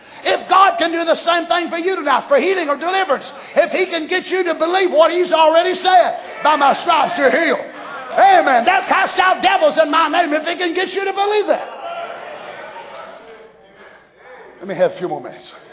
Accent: United States; born there; I was born in Wayne County. So I don't preach like a man with Sussex.

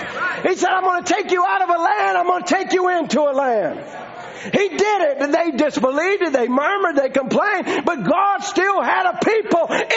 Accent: the South, United States; Listen, I'm from the South.

